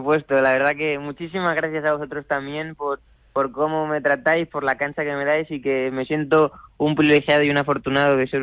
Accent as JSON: {"language": "Spanish", "region": "Castilla-La Mancha", "country": "Spain", "tie": "born or raised there", "said": "los fines de semana cuando estoy en el pueblo siempre las sigo viendo, o sea que, vamos, le tengo un cariño y un apego especial a Cuenca y a mi pueblo y a toda mi gente que es allí"}